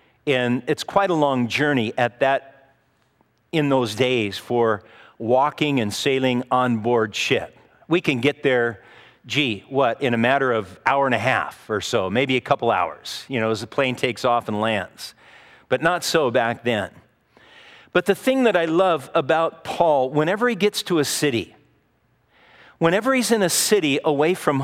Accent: Hawaii, United States; I tell them I'm from Hawaii, and you just tell anybody you're from Hawaii, and you're like a star over there

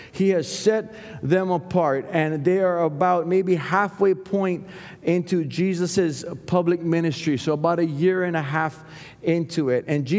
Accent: Waianae, Hawaii, United States; I was fellowshipping here for a while, my family and I, and the Lord, we're from Waianae, and the Lord said, hey, no, you're staying here.

